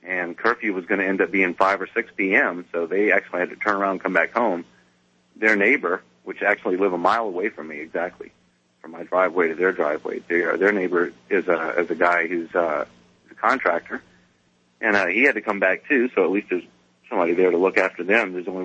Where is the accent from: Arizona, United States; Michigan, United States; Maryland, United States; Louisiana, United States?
Louisiana, United States; New Orleans; I'm from New Orleans.